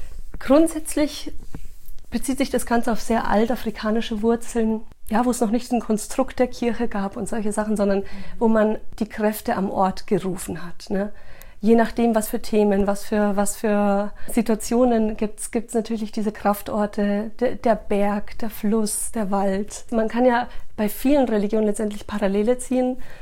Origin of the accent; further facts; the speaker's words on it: Chile; Also ich bin ja in Südamerika aufgewachsen auch und habe dazu, also auch deswegen so meine Affinität zu diesen ganzen Ländern. Ich selber zwar aus Chile